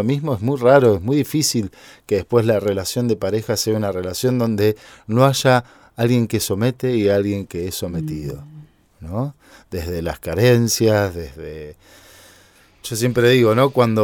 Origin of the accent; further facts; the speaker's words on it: Argentina; Como argentino que lo ganemos